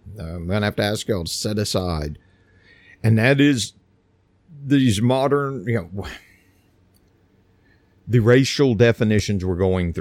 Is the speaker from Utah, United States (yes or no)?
no; Texas, United States; Like I'm in Texas. I'm Texan.